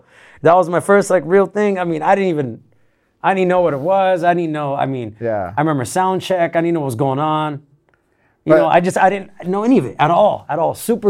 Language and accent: English; California, United States; born there; mom was born in Mexico, my dad was born in Texas. I was born in Northern California